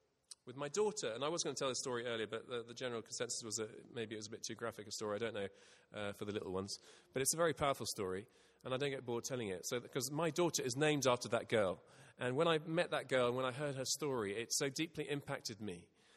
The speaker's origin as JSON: {"language": "English", "region": "England", "country": "United Kingdom", "said": "I don't know whether you Welsh are as bad as we English, but, you know, I think in general Brits, our national pastime is moaning."}